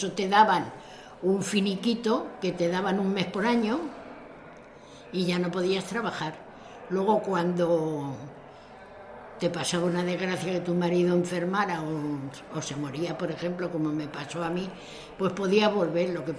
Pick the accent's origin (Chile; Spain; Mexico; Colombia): Spain; Madrid, Community of Madrid; Nosotros hemos llegado a Madrid. O sea que somos todos madrileños. Somos 7 hermanos, ¿eh?